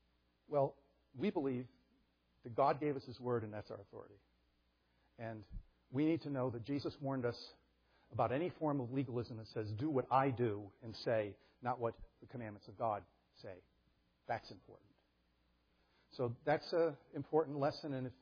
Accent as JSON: {"language": "English", "region": "Scotland", "country": "United Kingdom", "said": "I'm Scottish, I can say that."}